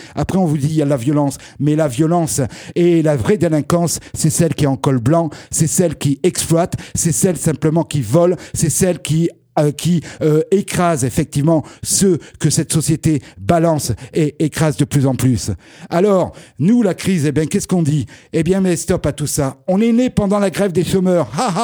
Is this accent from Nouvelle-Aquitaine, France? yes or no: yes; Nouvelle-Aquitaine, France; je viens du Lot-et-Garonne, à côté de Villeneuve-sur-Lot